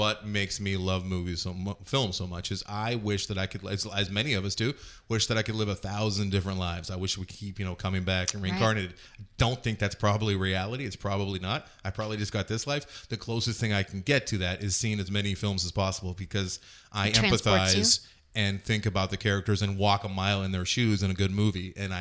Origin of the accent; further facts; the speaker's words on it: Ireland; I am an Irish person and I drink a lot.